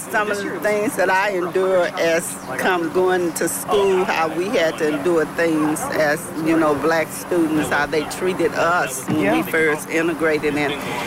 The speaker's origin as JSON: {"language": "English", "region": "Texas", "country": "United States", "tie": "born or raised there", "said": "which we were raised in East Texas in a small rural area"}